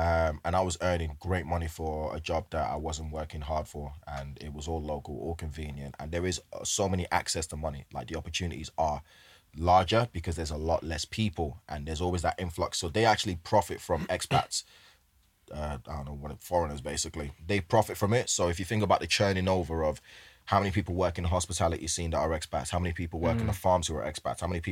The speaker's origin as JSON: {"language": "English", "region": "England", "country": "United Kingdom", "said": "I was from England to them."}